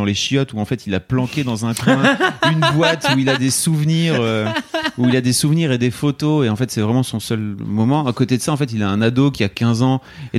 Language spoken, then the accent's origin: French; Neuville-en-Ferrain, Hauts-de-France, France; Moi, je viens de Neuville-en-Ferrin dans le 59.